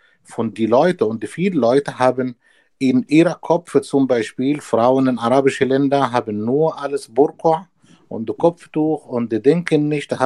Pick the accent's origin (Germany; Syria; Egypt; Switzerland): Egypt; ich komme ursprünglich aus Ägypten